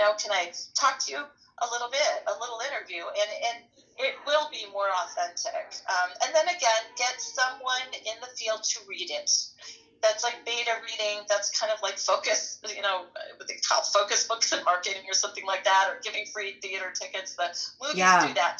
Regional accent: Chicago, Illinois, United States; I knew she was not me. I grew up in Chicago.

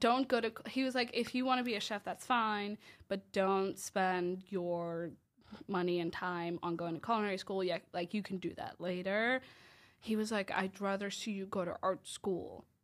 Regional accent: Jönköping, Jönköping County, Sweden; moved away as an adult; now in United States; I grew up in Sweden. I was born and raised in Sweden. I was there for 18 years and then moved to the U.S. to go to college.

